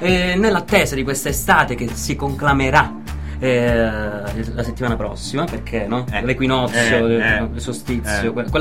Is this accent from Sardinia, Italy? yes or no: no; Calabria, Italy; accent: Calabrian; Qualcuno sostiene che si sente il mio accento calabrese.